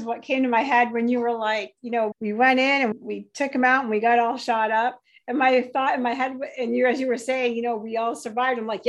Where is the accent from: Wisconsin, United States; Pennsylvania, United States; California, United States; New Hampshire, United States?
New Hampshire, United States; I'm from New Hampshire. We've got 250 acres for you